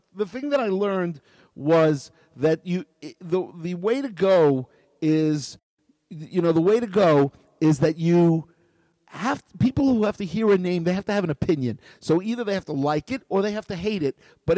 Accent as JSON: {"language": "English", "town": "New York City", "region": "New York", "country": "United States", "tie": "born or raised there", "said": "Because I grew up in Kew Gardens, Queens. Kew Gardens Synagogue had its own youth center."}